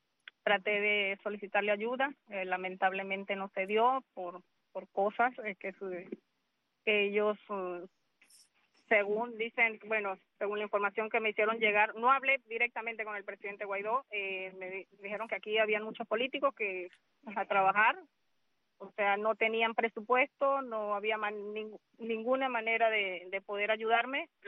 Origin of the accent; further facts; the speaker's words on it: Venezuela; yo soy venezolana